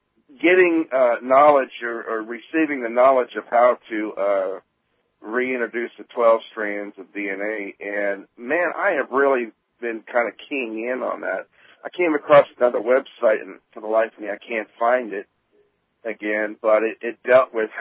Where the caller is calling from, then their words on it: Florida, United States; I'm calling from Florida.